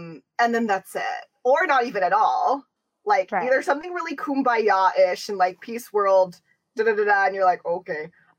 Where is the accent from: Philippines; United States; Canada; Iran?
Philippines; We are Filipino friends.